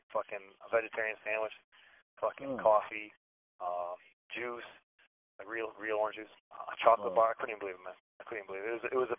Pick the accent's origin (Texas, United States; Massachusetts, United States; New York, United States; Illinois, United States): Illinois, United States; Chicago; And I tell him, yeah, I'm from Chicago.